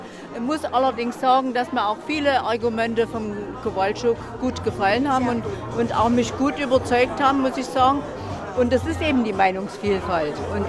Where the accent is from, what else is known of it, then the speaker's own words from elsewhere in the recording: Saxony, Germany; Gerade im Erzgebirge. Wir kommen aus dem Erzgebirge.